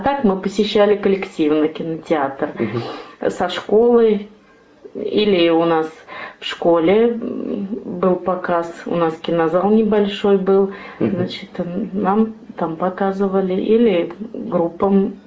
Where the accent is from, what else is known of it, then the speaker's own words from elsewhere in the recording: Volgograd Oblast, Russia; born there; now in Saint Petersburg, Russia; Я родилась в Волгоградской области. С 1982 года я проживаю в Санкт-Петербурге.